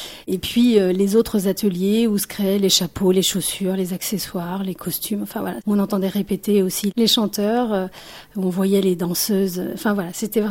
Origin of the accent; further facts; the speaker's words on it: Brittany, France; Oui, j'y ai grandi en fait et je me sens bretonne et voilà, je peux dire je suis bretonne.